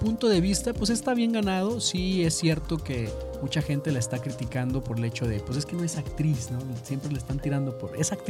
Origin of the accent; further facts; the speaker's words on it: Mexico; por el hecho de que pues, somos mexicanos